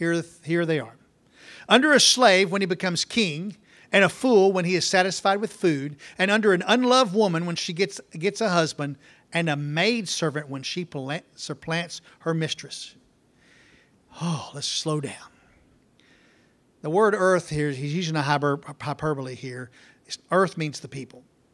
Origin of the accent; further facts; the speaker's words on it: Waxahachie, Texas, United States; I grew up in Waxahachie and we have fields. Most of the people in my church, my home church, were farmers.